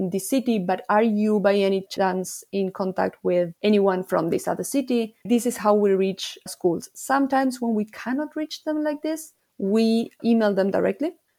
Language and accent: English; Argentina; I am from Argentina.